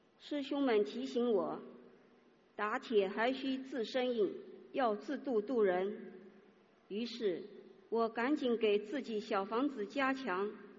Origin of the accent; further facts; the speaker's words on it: Changshu, Jiangsu, China; 我是来自江苏常熟的